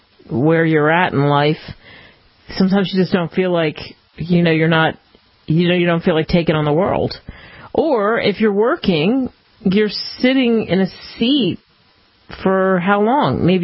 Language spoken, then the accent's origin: English; East Coast, United States; Growing up on the East Coast is one place where I hadn't been to that site.